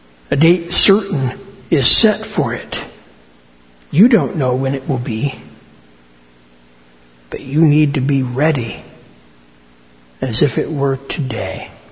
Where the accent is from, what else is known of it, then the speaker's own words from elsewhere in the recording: Eminence, Indiana, United States; But my hometown, as I figure it, is Eminence, Indiana, which is bigger than Wakeland, but still considerably smaller than East Canton.